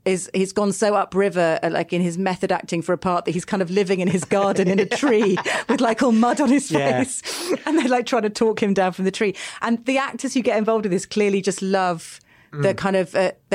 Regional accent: United Kingdom; And normally that would sort of make you think a character's a dick because we're British, and that's not the way.

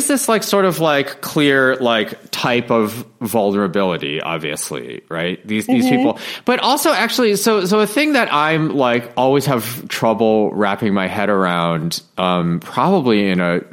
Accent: Michigan, United States; because I remember kind of feeling like when I grew up in Michigan, like because I'm just like a fucking dirtbag.

